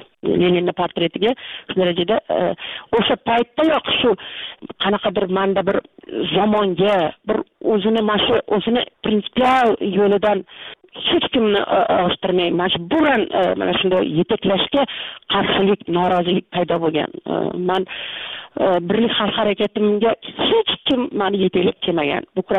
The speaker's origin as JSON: {"language": "Uzbek", "region": "Tashkent", "country": "Uzbekistan", "tie": "born there", "said": "Toshkent shahridagi mana shu Beruniy xiyobonida u yerlarni biz men tug'ilgan paytda dala deyishardi, hozir bu dala shaharni bir juda katta bir markaziga aylantirilgan."}